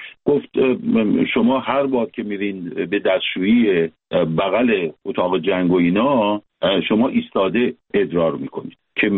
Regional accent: Iran; moved away as an adult; من توانستم که به طور قانونی از ایران خارج بشم.

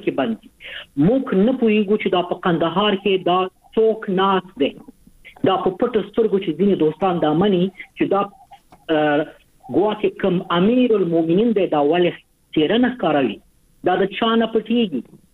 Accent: Afghanistan; مونږ نه افغانان یو نه باندې وطن دی

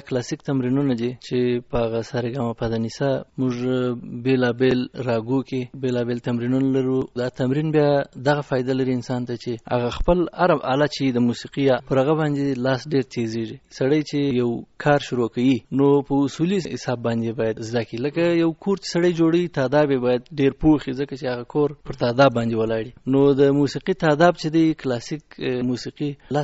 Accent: Kandahar, Afghanistan; زه د کندهار دی، ادګاه دروازې د شهر یم.

